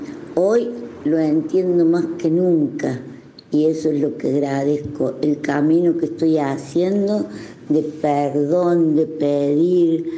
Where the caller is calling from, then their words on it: Córdoba, Argentina; de Córdoba.